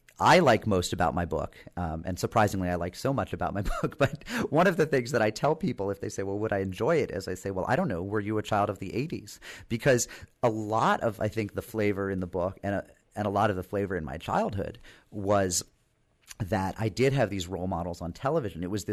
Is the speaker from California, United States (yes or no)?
no; Pittsburgh, Pennsylvania, United States; the mind-blowing experiences that I was never offered growing up in Pittsburgh.